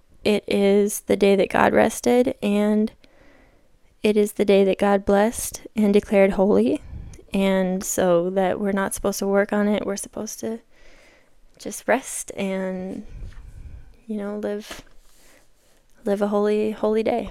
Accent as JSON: {"language": "English", "region": "Minnesota", "country": "United States", "tie": "born or raised there", "said": "And otherwise, I am born and raised in Minnesota, a small town girl."}